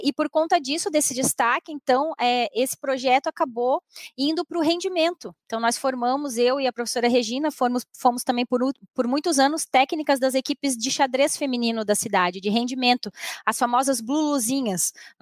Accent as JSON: {"language": "Portuguese", "town": "Blumenau", "region": "Santa Catarina", "country": "Brazil", "said": "eu sou de Blumenau originalmente, né"}